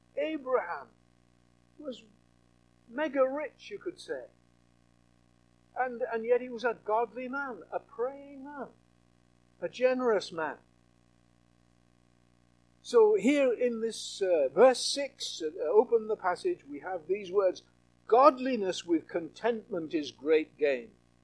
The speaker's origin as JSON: {"language": "English", "region": "Yorkshire and the Humber", "country": "United Kingdom", "said": "I come from Yorkshire. I'm not ashamed of that, of course."}